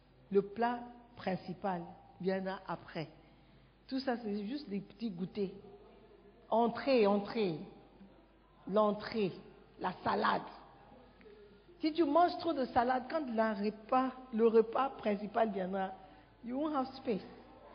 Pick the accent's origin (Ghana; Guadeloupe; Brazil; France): Ghana; French is a second language; Moi, je viens du Ghana.